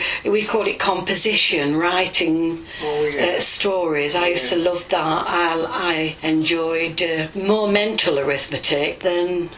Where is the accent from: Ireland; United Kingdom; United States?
United Kingdom; Jacksdale, East Midlands; born there; I was born in Jacksdale on the 10th of July 1941.